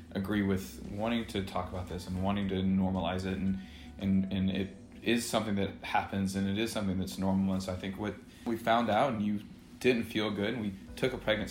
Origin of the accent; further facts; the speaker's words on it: the South, United States; Growing up in the South, you know, normally the vocabulary associated with how someone might talk about this wouldn't be in a such a calm and relaxing